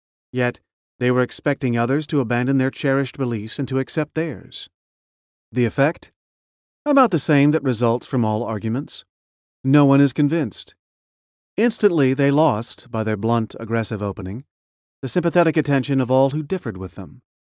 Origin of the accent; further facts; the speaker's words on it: Illinois, United States; also born or lived in Kentucky; I was born in Kentucky and raised in Illinois, just like the most of you, and worked my way along by hard scratching.